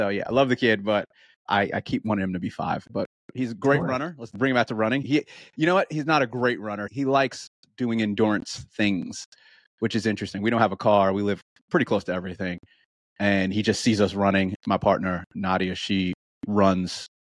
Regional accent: New York, United States; also born or lived in Baltimore / Washington, D.C.; New York originally, by New York, then Baltimore, D.C. area, then back to New York, then here, then back to New York

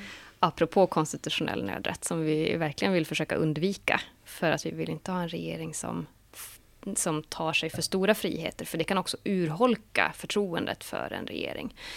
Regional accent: Haparanda, Norrbotten County, Sweden; jag är från Haparanda och jag bor och lever där. Jag har också 2 barn och sambo i Haparanda, så att jag pendlar ju till Stockholm.

